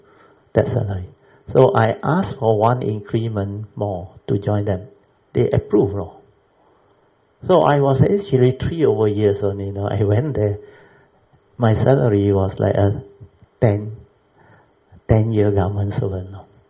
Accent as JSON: {"language": "English", "region": "Kedah", "country": "Malaysia", "said": "I'm from the Kedah state, we are the loan holder, we're supposed to be on permanent."}